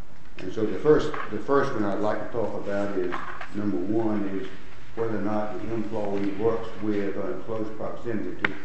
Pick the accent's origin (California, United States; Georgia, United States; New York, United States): Georgia, United States; Brunswick; from Brunswick, Georgia.